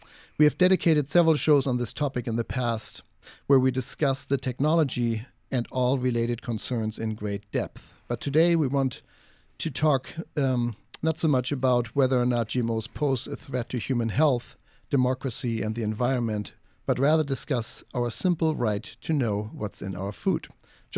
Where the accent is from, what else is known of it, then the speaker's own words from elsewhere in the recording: Germany; English is a second language; including my home country, Germany